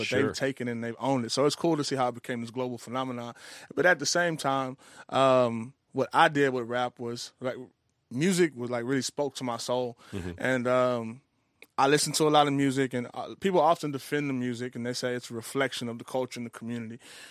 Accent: the South, United States; you know, I'm from the South, and hip hop started on the East Coast, and then it made its way to Texas

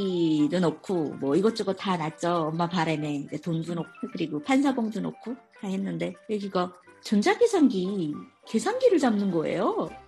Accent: South Korea; 나 한국에서 왔어

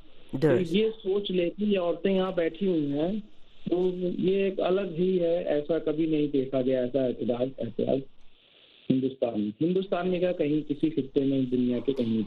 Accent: Shaheen Bagh, Delhi, India; मैं शाहीन बाग का रहने वाला हूँ

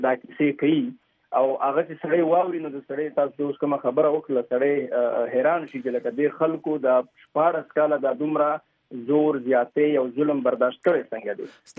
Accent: Pakistan; زه پاکستانی یم نو زما خو شناختی کارډ شته

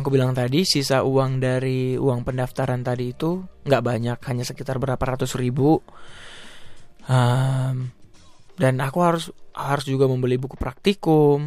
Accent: Medan, North Sumatra, Indonesia; ada teman aku dari Medan juga, teman dekat dari SMA

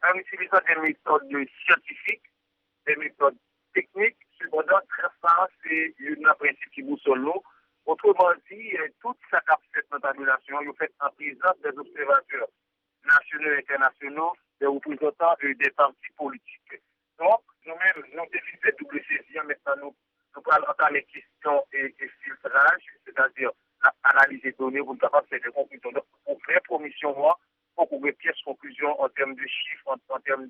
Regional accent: France; Comme on vient de France, on s'en souvient

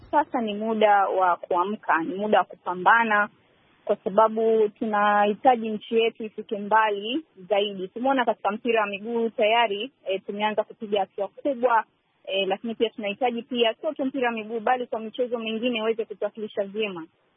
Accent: Tanzania; Kwa hiyo nimefurahi sana kama Mtanzania

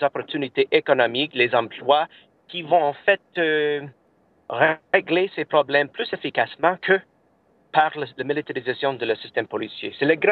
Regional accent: Canada; nous avons les mêmes problèmes chez nous au Canada

